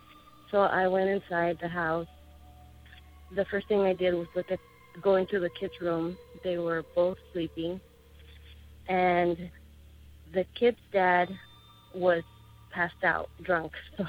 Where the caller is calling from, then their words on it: Tucson, Arizona, United States; I'm calling from Tucson, Arizona.